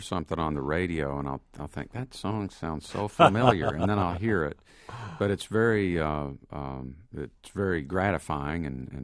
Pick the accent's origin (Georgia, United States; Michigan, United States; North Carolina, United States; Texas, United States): North Carolina, United States; In North Carolina and South Carolina.